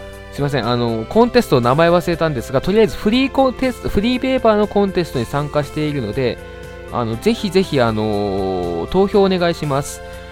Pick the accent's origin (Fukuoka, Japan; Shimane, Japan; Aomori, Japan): Fukuoka, Japan; 地元福岡でも広げていきましょう、私の地元ね。